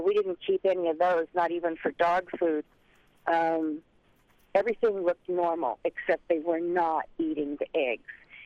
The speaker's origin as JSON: {"language": "English", "town": "Fairbanks", "region": "Alaska", "country": "United States", "tie": "born there", "said": "I was born up in Fairbanks, and I get to know the beaches, you know, when I go."}